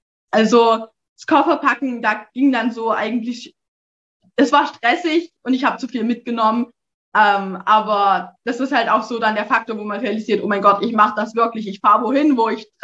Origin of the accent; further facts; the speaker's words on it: Saxony, Germany; Ich komme aus dem Erzgebirge